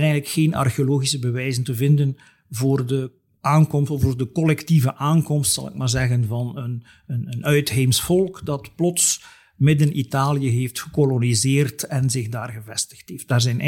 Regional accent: Flanders, Belgium; als ik aan mezelf denk, ik ben Vlaming

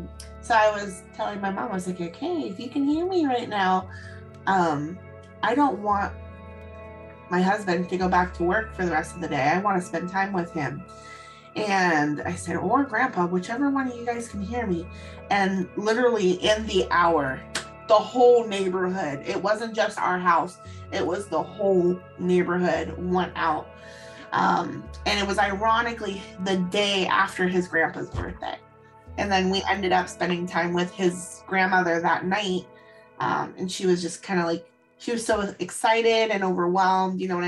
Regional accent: Seattle, Washington, United States; I am from Seattle, Washington.

